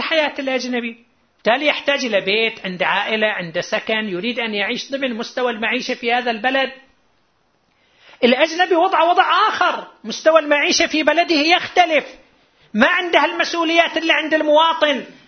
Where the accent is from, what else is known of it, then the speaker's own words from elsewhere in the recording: Qatif, Eastern Province, Saudi Arabia; عندنا في القطيف